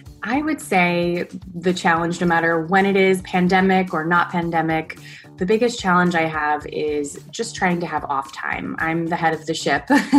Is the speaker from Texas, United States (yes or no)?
no; Hoboken, New Jersey, United States; I am from Hoboken, New Jersey, and I run the website